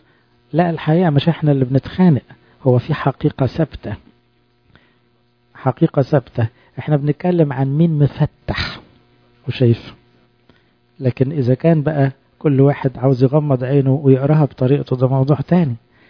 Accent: Egypt; انا انسان، انا مصري، انا مسيحي،

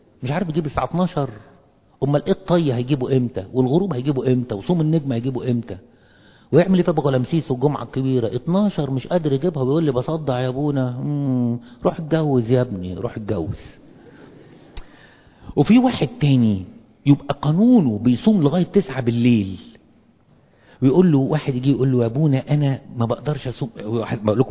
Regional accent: Egypt; born there; accent: Egyptian; احنا ليه بنتكلم مصري او ليه بنتكلم عربي باللهجة المصرية؟ لان اتولدنا في مصر

